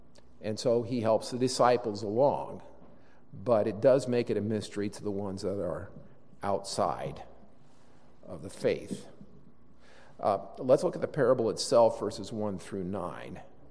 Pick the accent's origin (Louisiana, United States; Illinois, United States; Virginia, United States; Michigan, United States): Illinois, United States; I grew up in Illinois, and when I would come here for vacations with my family